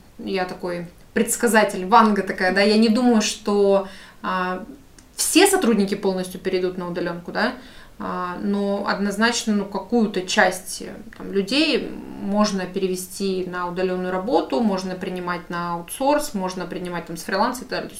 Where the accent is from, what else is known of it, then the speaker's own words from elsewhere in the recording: Khabarovsk, Khabarovsk Krai, Russia; так как я из Хабаровска